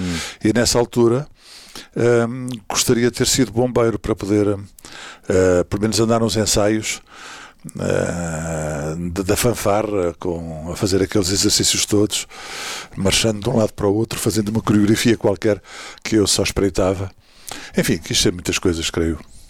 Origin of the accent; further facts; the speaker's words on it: Figueira da Foz, Coimbra, Portugal; born there; embora seja de uma família de proletários, e nasci na Figueira da Foz.